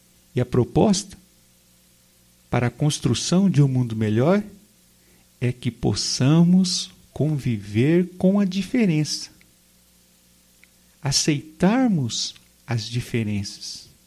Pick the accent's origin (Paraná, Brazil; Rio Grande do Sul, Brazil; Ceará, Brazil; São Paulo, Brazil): São Paulo, Brazil; Pompeia; A leitura de mundo que eu tenho da minha infância em Pompeia talvez seja bem diferente da sua.